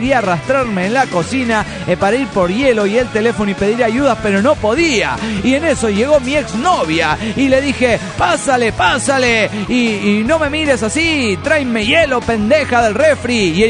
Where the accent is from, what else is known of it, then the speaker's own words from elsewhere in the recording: Tecate, Baja California, Mexico; de Tecate, Baja California, México.